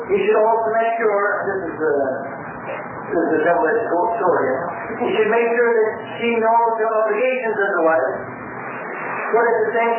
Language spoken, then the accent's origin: English; Spain; probably a famous scholar from my home country, Spain. You'll notice in my lectures I quote lots of scholars from Spain for some reason.